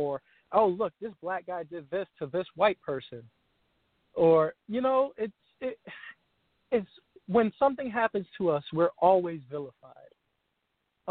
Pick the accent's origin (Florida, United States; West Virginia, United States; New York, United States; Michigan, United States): New York, United States; I'm a New Yorker through and through. 9/11 affected me deeply